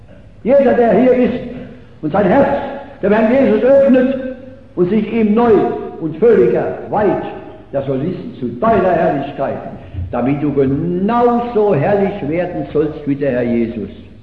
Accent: Rhineland, Germany; War ein Sachse dabei, ein Schwabe und ich als Rheinländer.

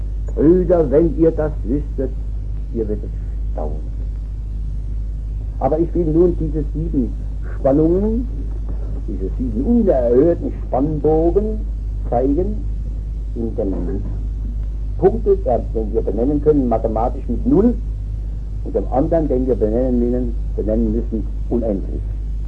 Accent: Rhineland-Palatinate, Germany; in großen, reichen Dörfern meiner Heimat, in Rheinhessen

